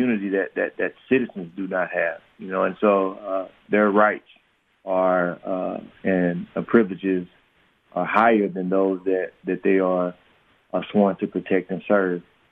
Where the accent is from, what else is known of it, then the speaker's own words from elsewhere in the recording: Mississippi, United States; growing up in Mississippi and living in a more urban environment